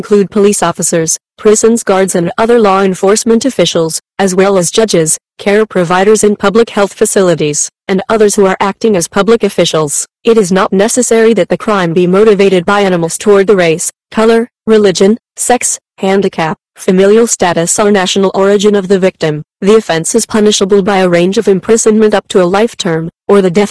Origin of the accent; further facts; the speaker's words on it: San Bernardino, California, United States; what happened in Denver that has indeed carried back into my hometown of San Bernardino.